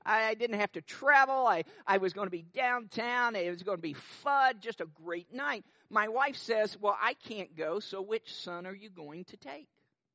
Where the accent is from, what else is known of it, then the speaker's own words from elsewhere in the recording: Lexington, Kentucky, United States; The 2002 NCAA basketball regional was held in my hometown of Lexington, Kentucky, in Rupp Arena